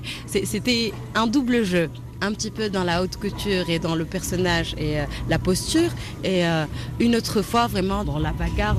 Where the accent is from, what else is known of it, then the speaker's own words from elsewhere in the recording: Tunisia; Je suis tunisienne, arabo-musulmane